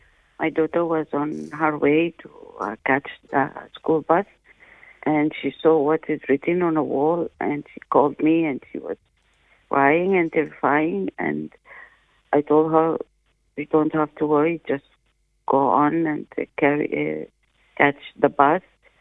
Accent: Sudan; because I came from Sudan, and of course, you know, there's a war there

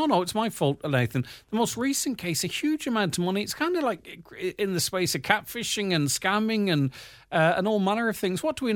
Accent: Ireland; born there; I was born in Ireland and paid tax all my life

